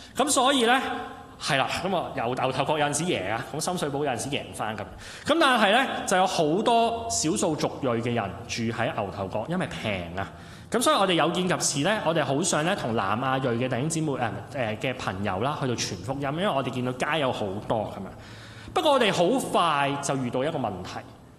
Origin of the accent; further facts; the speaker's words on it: China; 佢哋唔係好似大家我哋中國人文化咁一個一個人咁樣坐